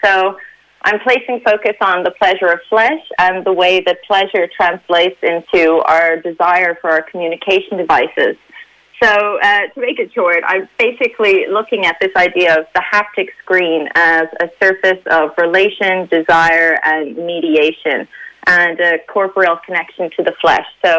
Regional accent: Ireland; So, yeah, so I grew up in Ireland my whole life. I'm a little Irish girl

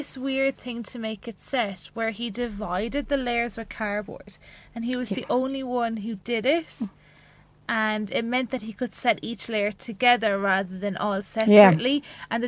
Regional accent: Limerick, Munster, Ireland; now in Cork, Ireland; I remember when I first moved out of home, I moved to Cork from Limerick to do a course in college.

